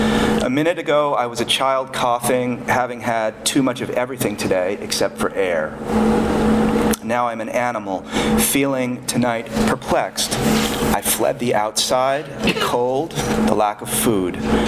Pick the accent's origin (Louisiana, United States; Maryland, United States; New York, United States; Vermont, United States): Vermont, United States; Burlington; When I was a kid, growing up outside of Burlington, Vermont, I didn't know my father